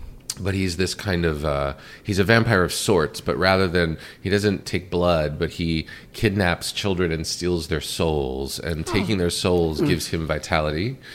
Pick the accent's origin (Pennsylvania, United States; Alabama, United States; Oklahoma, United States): Pennsylvania, United States; Pittsburgh; I grew up in Pittsburgh, PA.